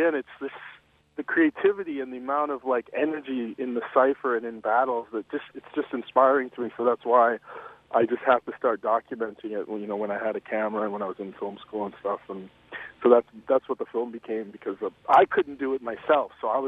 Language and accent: English; Los Angeles, California, United States; also born or lived in New York; I was just a fan, basically, growing up in Los Angeles and in New York, going to the open mics like The Good Life and Project Bloat and Lyricist Lounge